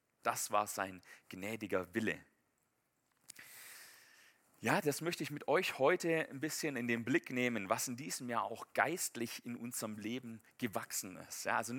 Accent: Messstetten, Baden-Württemberg, Germany; Ich komme ja ursprünglich von der Alp. Ich bin ja in Messstetten groß geworden. Das ist, ich glaube, der höchste Punkt oder die höchste Stadt auf der Schwäbischen Alb.

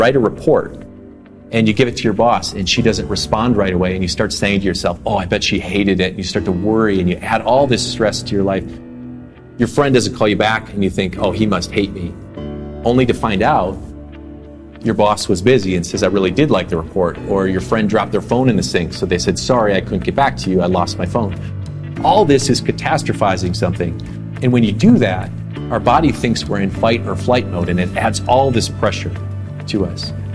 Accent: Midwest, United States; Even though I grew up in the Midwest, I have never actually been in a tornado.

